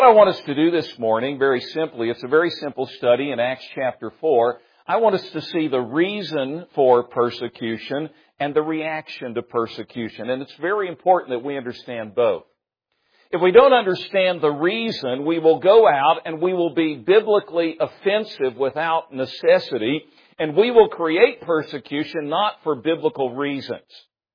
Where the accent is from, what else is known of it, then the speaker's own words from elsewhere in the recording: Tennessee, United States; I grew up in East Tennessee where they said that if you were called to preach, you didn't go to college.